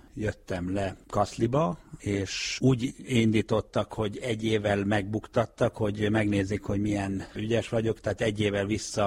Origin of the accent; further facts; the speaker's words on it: Norrland, Sweden; mert én saját magam Észak-Svédországban nőttem föl, ahol nagyon kevés volt a szorvány magyar